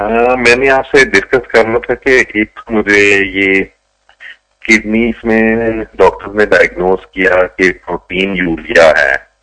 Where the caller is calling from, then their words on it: London, United Kingdom; میں یو کے سے لندن سے بات کر رہا ہوں